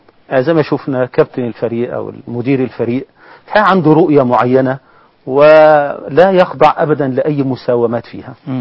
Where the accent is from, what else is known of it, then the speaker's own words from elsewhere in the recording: Egypt; كلنا كمصريين